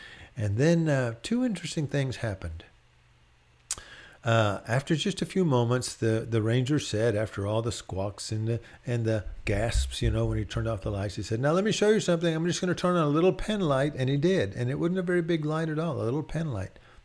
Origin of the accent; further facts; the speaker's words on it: Austin, Texas, United States; I'm from Austin, Texas, and we would typically, in fact, take all of our vacations to the western United States.